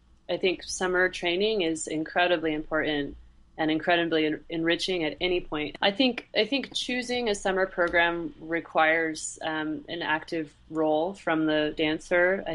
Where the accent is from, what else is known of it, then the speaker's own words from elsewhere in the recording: East Coast, United States; My family is in Connecticut. I grew up on the East Coast.